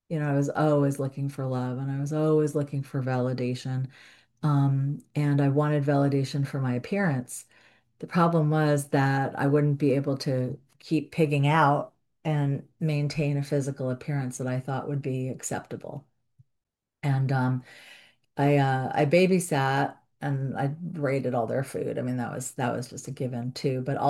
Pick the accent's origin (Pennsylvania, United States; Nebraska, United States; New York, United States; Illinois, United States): New York, United States; New York City; I grew up in Greenwich Village, New York, and there was like food everywhere.